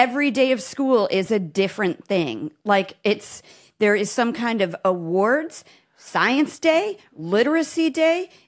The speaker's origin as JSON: {"language": "English", "region": "Nebraska", "country": "United States", "tie": "born or raised there", "said": "My growing up in Nebraska, It is the flattest state, you guys, you've ever seen in your"}